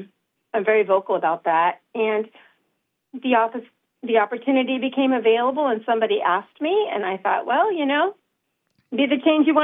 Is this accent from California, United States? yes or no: yes; Eureka, California, United States; When I was born. So I'm fourth generation.